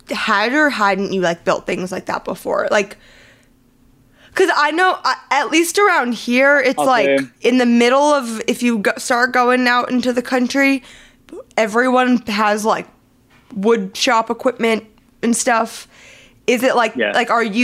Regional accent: New Jersey, United States; Well, yeah, so I'm from New Jersey and people often People often think there's a New Jersey accent

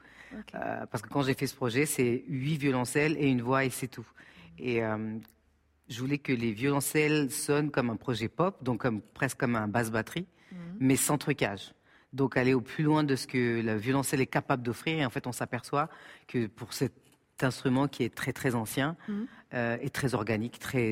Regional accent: France; born there; Je suis d'origine comorienne, je suis née en France. J'ai voyagé tout le temps depuis que je suis jeune

